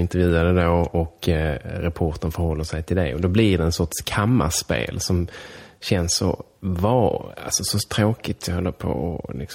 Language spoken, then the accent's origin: Swedish; Helsingborg, Skåne, Sweden; jag föddes i Helsingborg. Min mamma kommer därifrån, min pappa kommer därifrån.